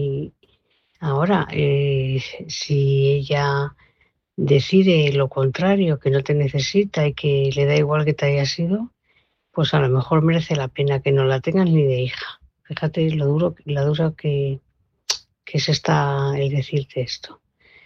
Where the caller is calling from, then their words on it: Móstoles, Community of Madrid, Spain; Buenas noches a todos